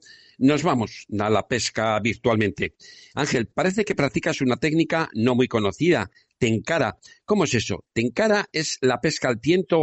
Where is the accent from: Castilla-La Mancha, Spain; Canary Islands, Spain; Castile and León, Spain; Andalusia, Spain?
Castile and León, Spain; León; yo soy de León y yo es que pesco con la ahogada, con mi bulldog y a la leonesa como lo he pescado toda la vida